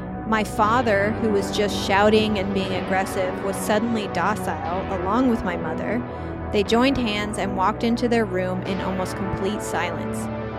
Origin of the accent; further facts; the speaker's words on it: Centralia, United States; I love stories from my hometown. If any Centralians are listening and you want to send me any stories